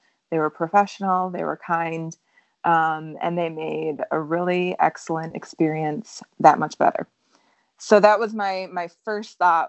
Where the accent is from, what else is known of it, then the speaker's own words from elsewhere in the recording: Holland, Michigan, United States; I am from Holland, Michigan.